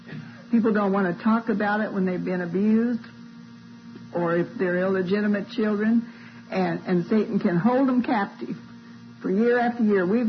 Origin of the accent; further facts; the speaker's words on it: Missouri, United States; I'm from Missouri, you know. I was born in Missouri, and I have to be shown.